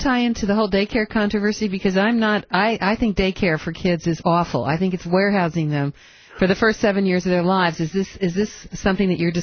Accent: California, United States; He's a child and family psychiatrist practicing in Berkeley, California, which is my old. Actually, I'm from Marin. And I'll be going back next week for a week.

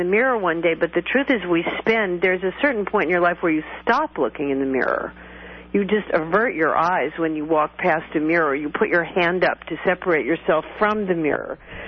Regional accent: California, United States; When I was growing up in California, basically the only women who dyed their hair

